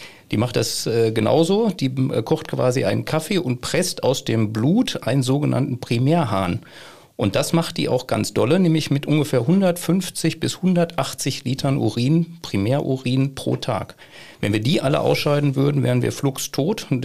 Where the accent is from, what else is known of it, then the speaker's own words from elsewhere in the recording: North Rhine-Westphalia, Germany; im Ruhrgebiet, da wo ich herkomme